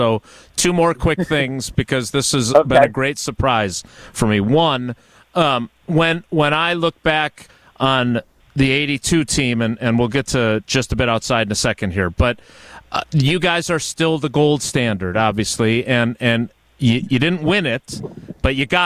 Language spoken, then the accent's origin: English; Milwaukee, Wisconsin, United States; I mean, it meant the world to me too, growing up in Milwaukee.